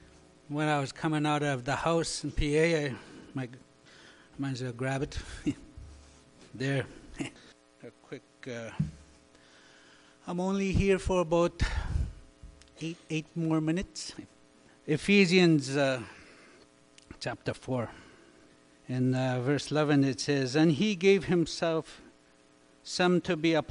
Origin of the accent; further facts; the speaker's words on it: Garden Hill, Manitoba, Canada; I was brought up in the Garden Hill, Manitoba, which is an isolated reserve in Manitoba. And that's where I grew up in the church, and my native elders, they taught me.